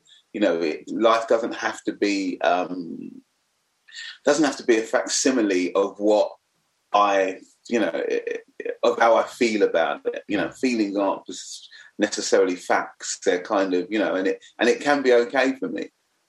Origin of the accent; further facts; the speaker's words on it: London, United Kingdom; now in -; I was a black kid, lived growing up in the East End.